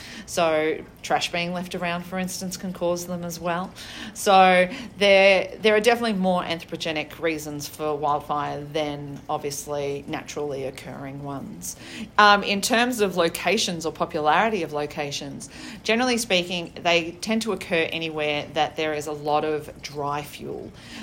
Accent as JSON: {"language": "English", "country": "Australia", "tie": "born or raised there", "said": "growing up in Australia and being exposed to drought a lot of my childhood and experiencing some major bushfires in Australia"}